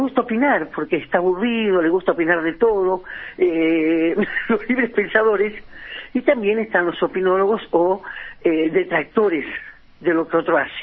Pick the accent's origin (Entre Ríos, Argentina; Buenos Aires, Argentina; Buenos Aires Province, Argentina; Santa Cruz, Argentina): Santa Cruz, Argentina; de la memoria y del sentido de pertenencia como santacruceño y si se quiere como argentino